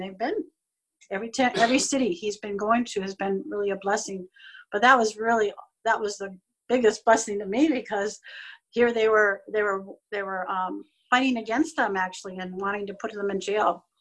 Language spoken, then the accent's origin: English; Illinois, United States; And I came from Illinois, and so I looked at the one about Chicago.